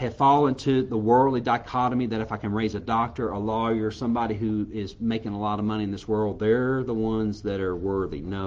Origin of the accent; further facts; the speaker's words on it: Mississippi, United States; I'm from Mississippi and all these great things about Mississippians, right?